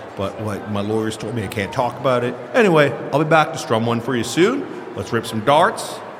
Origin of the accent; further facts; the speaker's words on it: Canada; First off, go Leafs. I'm from Canada, obviously.